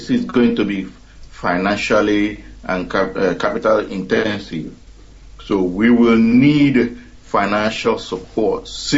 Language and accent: English; Oguta, Imo, Nigeria; now in Houston, United States; I am from Arundi Oyemobi in Oguta in Biafra land, presently living in Houston, Texas.